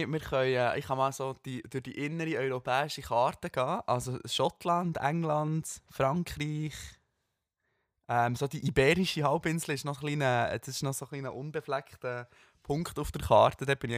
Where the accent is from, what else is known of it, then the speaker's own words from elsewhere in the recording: Switzerland; Also es ist jetzt nicht wahnsinnig spektakulär als Schweizer